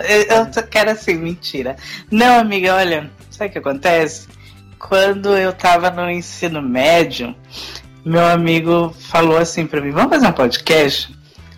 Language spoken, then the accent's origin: Portuguese; Campo Grande, Mato Grosso do Sul, Brazil; sim, eu sou do Campo Grande, Mato Grosso do Sul.